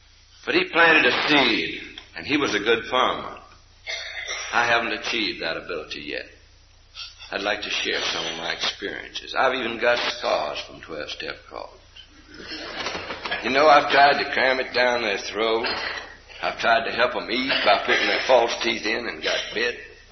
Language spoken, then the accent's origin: English; Spartanburg, South Carolina, United States; from Spartanburg, South Carolina.